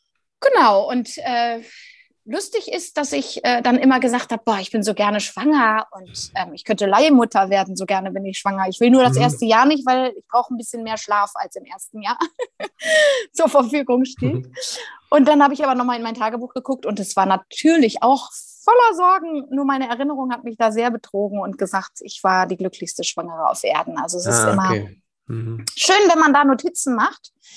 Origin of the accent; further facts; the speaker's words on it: Rhineland, Germany; Jetzt bin ich ja auch Rheinländerin und rede ganz gerne